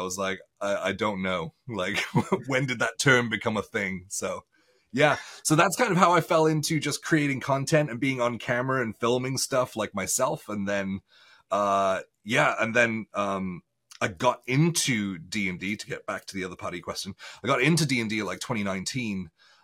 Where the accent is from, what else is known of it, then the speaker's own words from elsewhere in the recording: Wales, United Kingdom; moved away as an adult; also born or lived in Australia; So I'm Welsh, born and raised in Wales in the UK.